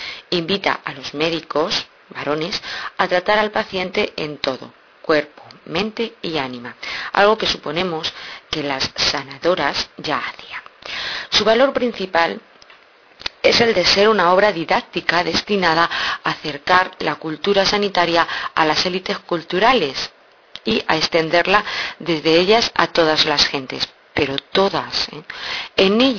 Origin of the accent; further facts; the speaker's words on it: Castilla-La Mancha, Spain; para hoy he decidido acercarme un poquito a mi tierra. Manchega como yo